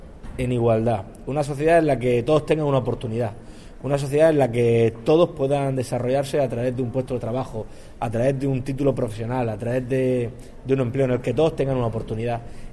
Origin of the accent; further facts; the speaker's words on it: Region of Murcia, Spain; nos esté tratando a los ciudadanos de la región de Murcia como españoles de segunda.